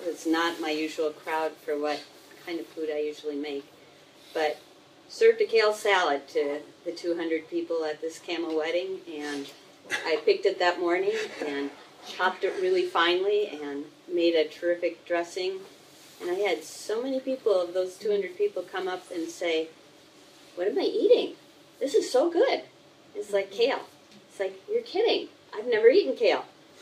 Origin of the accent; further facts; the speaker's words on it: Minnesota, United States; I grew up in Minnesota, so you go for the deal, you go for what's on sale at the grocery store.